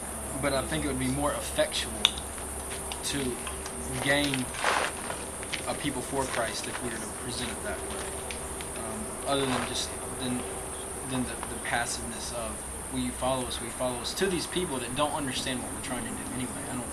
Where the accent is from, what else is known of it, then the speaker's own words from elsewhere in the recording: Louisiana, United States; we're from Louisiana, Acadians